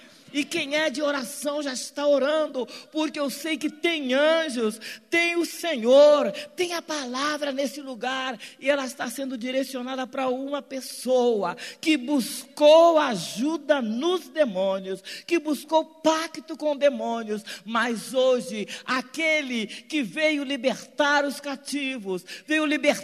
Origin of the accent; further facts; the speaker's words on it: Rio de Janeiro, Brazil; Eu sou carioca da Gávea.